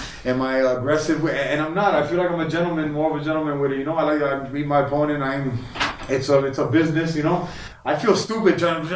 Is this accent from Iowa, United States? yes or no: no; Miami, Florida, United States; Born and raised in Miami.